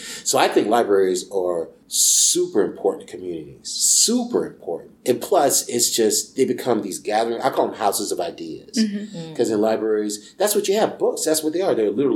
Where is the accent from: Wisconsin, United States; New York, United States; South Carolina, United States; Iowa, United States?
South Carolina, United States; Columbia; I'm from Columbia, and I grew up in the Eau Claire community, and there was a library, a storefront on Fairfield Road across from Maurice Alcorn Middle School.